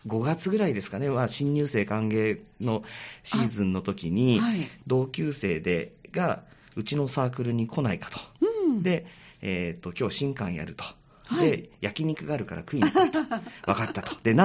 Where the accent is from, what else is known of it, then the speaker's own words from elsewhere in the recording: Chiba, Japan; で自分出身は千葉県なんです。